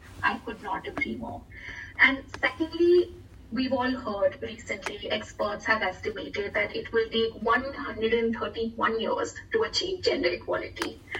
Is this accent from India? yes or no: yes; India; press conferences in my home country, India.